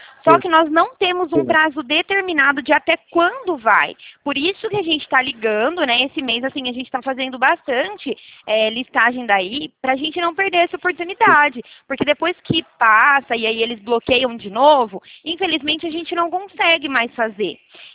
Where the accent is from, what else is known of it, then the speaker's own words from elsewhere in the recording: Araras, São Paulo, Brazil; eu sou da cidade de Araras, do interior de São Paulo, um pouquinho longe.